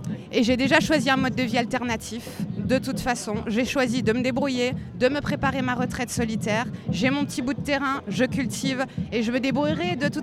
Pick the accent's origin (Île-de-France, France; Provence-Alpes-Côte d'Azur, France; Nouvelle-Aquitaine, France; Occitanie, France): Provence-Alpes-Côte d'Azur, France; Nice; j'ai 36 ans, je suis niçoise de naissance. Donc j'ai vécu dans ces beaux mondes azuréens